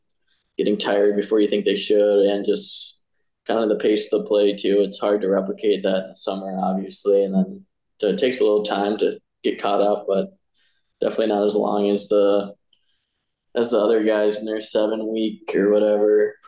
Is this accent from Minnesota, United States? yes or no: yes; Eden Prairie, Minnesota, United States; And then when we moved to our house in Eden Prairie, my parents built a rink